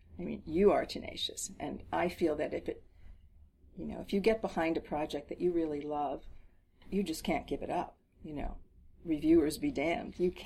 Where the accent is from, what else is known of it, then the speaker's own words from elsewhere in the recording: New Jersey, United States; my parents always loved musical theater, and we grew up in New Jersey.